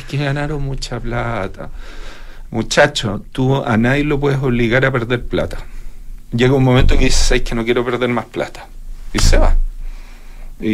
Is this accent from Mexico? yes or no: no; Chile; nosotros como chilenos, a través